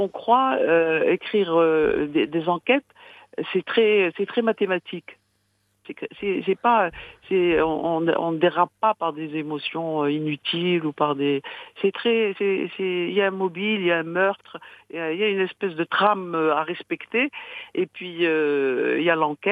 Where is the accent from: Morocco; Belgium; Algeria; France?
Morocco; C'est pas parce qu'on est marocain qu'on n'a pas eu...